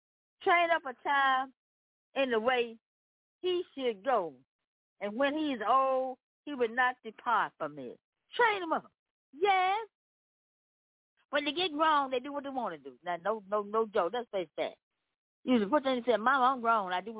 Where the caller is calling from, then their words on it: Memphis, Tennessee, United States; I'm coming from Memphis, Tennessee.